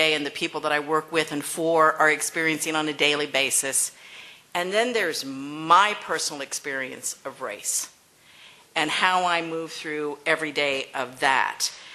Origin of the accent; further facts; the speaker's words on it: El Paso, Texas, United States; I was a border kid. I grew up in El Paso. There were a lot of Mexicans there. We were everywhere.